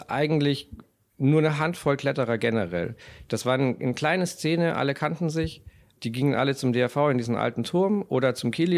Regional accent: Southern Germany, Germany; Also ich komme aus Süddeutschland.

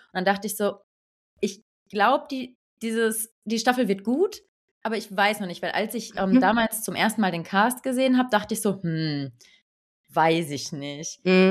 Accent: Cologne, North Rhine-Westphalia, Germany; Mein Glück, weil ich komme aus Köln.

